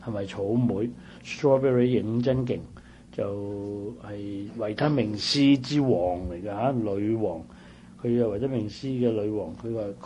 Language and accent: Cantonese; China; 但咧，我哋中國人咧，中國人食菠菜咧，最正嗰樣嗰部分唔食